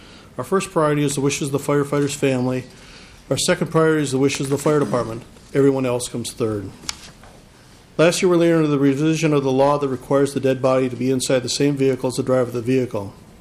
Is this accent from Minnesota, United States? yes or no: yes; Eagan, Minnesota, United States; from Eagan, Minnesota.